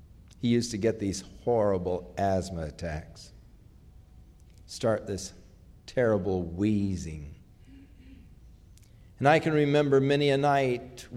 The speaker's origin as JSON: {"language": "English", "town": "Ventura", "region": "California", "country": "United States", "tie": "born or raised there", "said": "Years earlier, when I was growing up in Ventura, I was riding my bike home from school."}